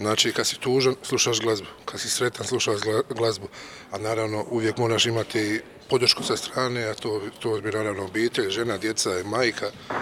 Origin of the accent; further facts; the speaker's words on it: Čapljina, Federation of Bosnia and Herzegovina, Bosnia & Herzegovina; dolazim iz Čapljine, točnije iz sela Zvirovići.